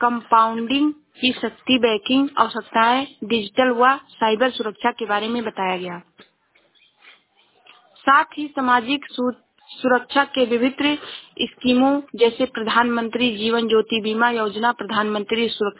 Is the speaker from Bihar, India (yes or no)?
no; Uttar Pradesh, India; मैं जिला श्रावस्ती से हूँ।